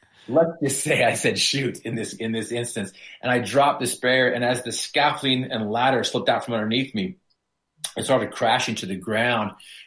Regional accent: Utah, United States; I was from Northern Utah, and we were doing that barn there.

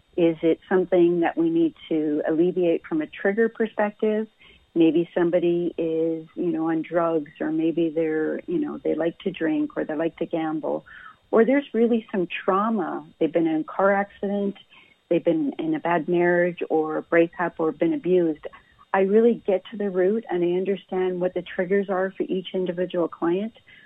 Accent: Muskeg Lake Cree Nation, Saskatchewan, Canada; Yeah, so my background is I'm First Nation. I'm from Muskeg Lake Cree Nation, Saskatchewan.

